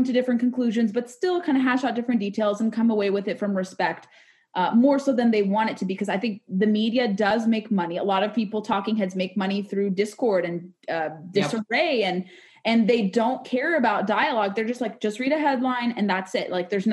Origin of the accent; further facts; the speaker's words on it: California, United States; And maybe because I grew up in California, I was always exposed to different views and I had to challenge my views living there.